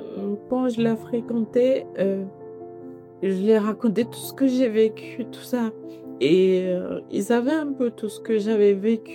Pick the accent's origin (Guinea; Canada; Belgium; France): Guinea; Conakry; Pourtant, je suis née, j'ai grandi à Conakry.